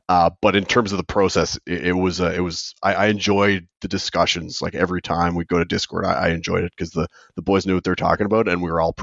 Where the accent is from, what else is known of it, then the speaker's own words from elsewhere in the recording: Nova Scotia, Canada; I'm from Cape Breton, he's from Newfoundland, like two good Islander boys.